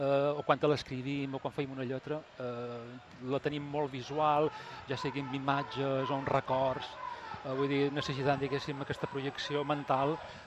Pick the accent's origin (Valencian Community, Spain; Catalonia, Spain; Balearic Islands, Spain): Balearic Islands, Spain; com a representants menorquins